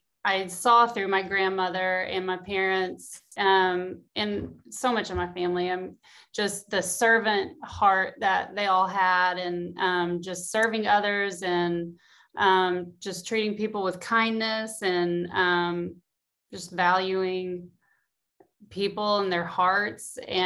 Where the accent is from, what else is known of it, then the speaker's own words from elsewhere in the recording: Fort Smith, Arkansas, United States; I am from Fort Smith, Arkansas. It is the northwest part of Arkansas, bordering Oklahoma, and that is home. That is where I call it. My family are still there, and we go there as much as we can.